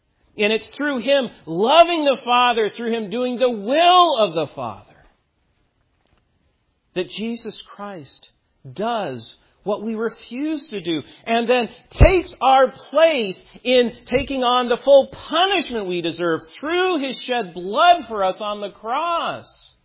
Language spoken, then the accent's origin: English; United States; Now, I, as an American, will pledge allegiance to the flag and to my country.